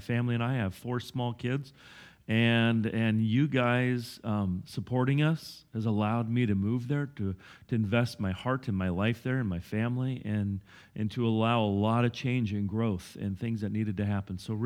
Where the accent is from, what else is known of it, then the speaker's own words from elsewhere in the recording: Cathlamet, Washington, United States; Yeah, I am from Cathlamet